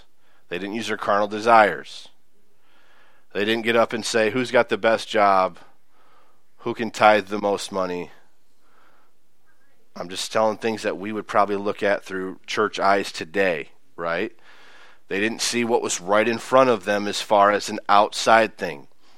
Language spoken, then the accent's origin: English; United States; As an American, I read this and I think to myself